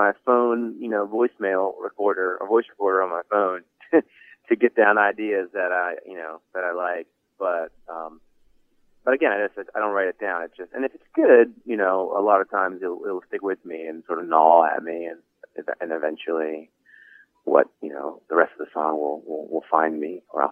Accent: Baltimore, Maryland, United States; I grew up in Baltimore, and there was in the D.C. area, there was a lot of hardcore punk rock music going on

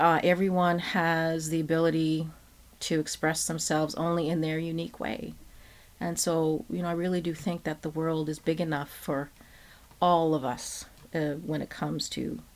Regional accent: Canada; I'm French Canadian, so I grew up listening to fiddle music and, you know, Acadian kind of music.

